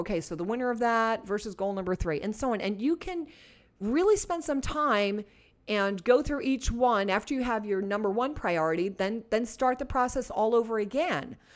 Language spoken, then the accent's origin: English; New Jersey, United States; if there's anything I said that I said just because I'm from New Jersey